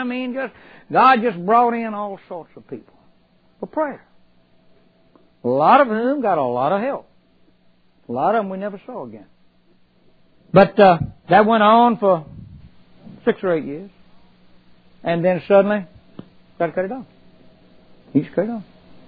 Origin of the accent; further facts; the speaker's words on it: Alabama, United States; born there; I was born down in Alabama. And everybody had a front porch.